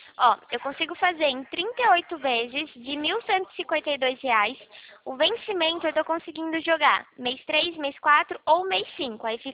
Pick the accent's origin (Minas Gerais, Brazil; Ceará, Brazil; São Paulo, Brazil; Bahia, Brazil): São Paulo, Brazil; Rio Claro; Rio Claro, São Paulo.